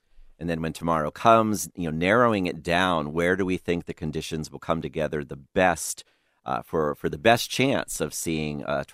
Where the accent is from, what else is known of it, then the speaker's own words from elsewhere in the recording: Pennsylvania, United States; I'm from Pennsylvania, and in a large outbreak there, they went down one side of a 1,000-foot mountain, up another side of a 1,000-foot mountain.